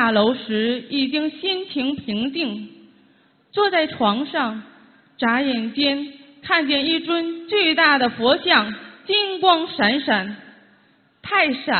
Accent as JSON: {"language": "Chinese", "country": "Germany", "said": "我来自德国"}